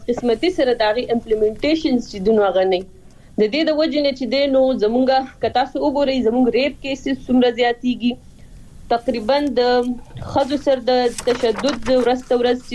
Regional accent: Swat, Khyber Pakhtunkhwa, Pakistan; زه خپل چونکه د سوات نه يم

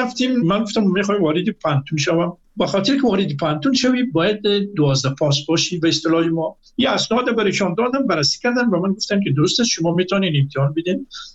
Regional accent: Afghanistan; moved away; من از افغانستان آمدم

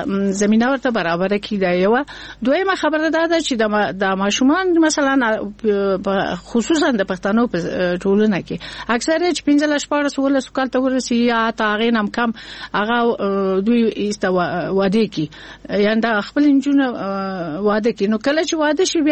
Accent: Kabul, Afghanistan; مونږ دغه په دغه ماحول کابل کې رالوی شو یو کورنۍ و ادبي کورنۍ ده

